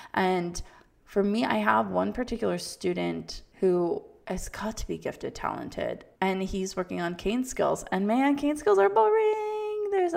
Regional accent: Florida, United States; I grew up in South Florida. I got Cuban time in my blood.

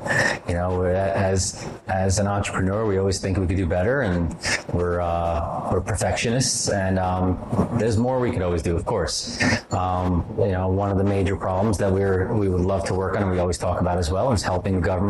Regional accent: Rockaway, New York, United States; my hometown of Rockaway, Queens was destroyed after Hurricane Sandy

